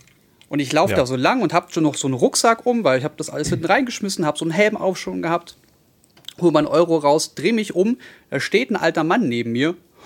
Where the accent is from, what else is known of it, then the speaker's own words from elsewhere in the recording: Berlin, Germany; als Berliner, Berliner, der in Neukölln groß geworden ist, beziehungsweise 14 Jahre lang gelebt hat